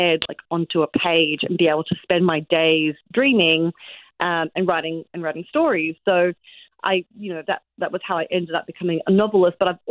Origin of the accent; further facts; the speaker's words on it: Australia; now in New York, United States; I spent time in my 20s in Australia when I was living in Sydney. I'm Australian, trying to, you know, write TV shows, write pilots